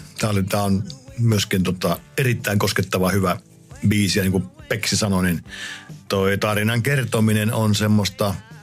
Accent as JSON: {"language": "Finnish", "town": "Tampere", "region": "Pirkanmaa", "country": "Finland", "tie": "born or raised there", "said": "mä asuin pikkupoikana Tampereella"}